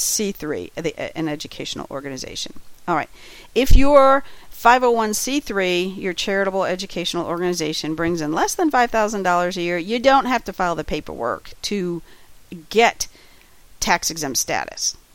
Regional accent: Cincinnati, Ohio, United States; Then you'll see me in Cincinnati, Ohio, my hometown, April 9th through 11th, 2015.

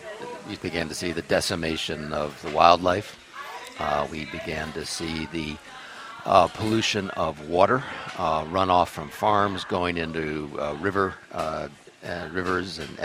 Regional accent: Connecticut, United States; because I'm formerly from Connecticut

